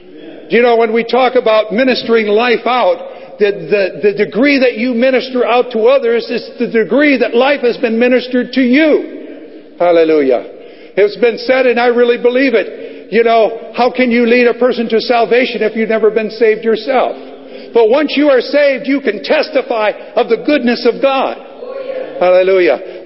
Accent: United States; You know, we as Americans, or maybe I should say I as an American, maybe you don't have that, but I've never had in my life of an invading country coming and destroying all of us

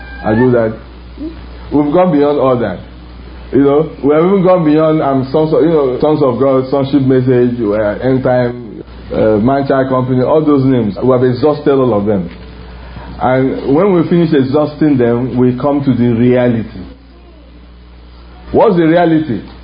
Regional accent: Nigeria; I come from Africa, I come from Nigeria

